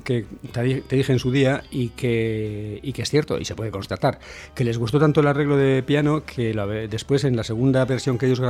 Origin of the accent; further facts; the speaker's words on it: Santurce, Basque Country, Spain; soy de Santurce, Santurce Aldea Guay